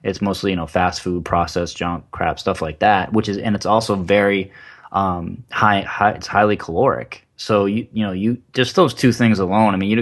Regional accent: Maine, United States; now in Florida, United States; I'm in Florida most of the time, and then I'm originally from Maine.

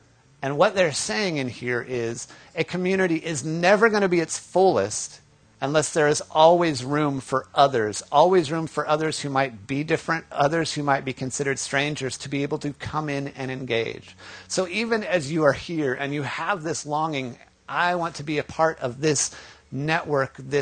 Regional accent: Colorado, United States; I grew up in Colorado, and so that meant I got to spend a lot of time in the mountains.

